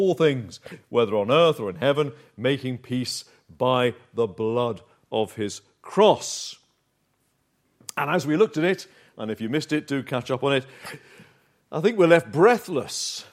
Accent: Uxbridge, London, United Kingdom; I grew up in Uxbridge. And it's the end of the Metropolitan and the Piccadilly line.

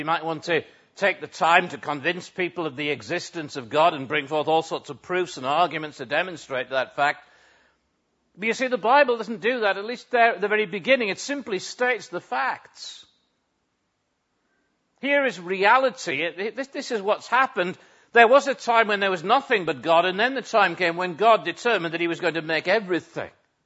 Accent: North East England, United Kingdom; I grew up on Teesside, and so have the misfortune of being saddled for life with being a Middlesbrough supporter.

